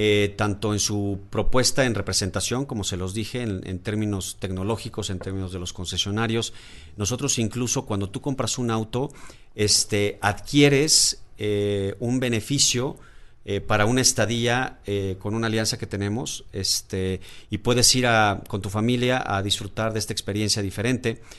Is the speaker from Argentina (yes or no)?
no; Mexico; Lo de los pilotos, y lo voy a decir como mexicano